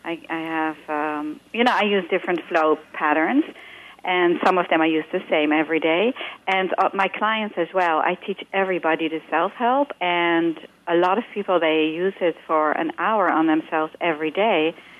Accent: Netherlands; English is a second language; moved away as an adult; now in United States; I came from Holland to, if you detect a small accent, to be a dancer

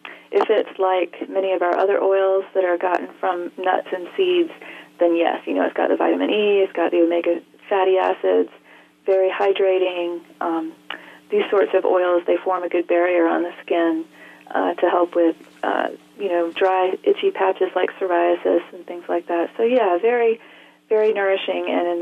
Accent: Asheville, North Carolina, United States; I come from Asheville, North Carolina, which has a very strong Scotch-Irish heritage and a lot of folk medicine that seems to me to be very superstitious.

